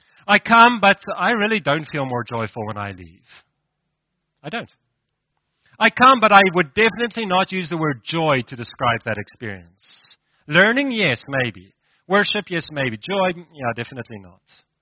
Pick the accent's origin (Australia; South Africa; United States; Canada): South Africa; Gauteng; but I'm from Gauteng originally, so I may.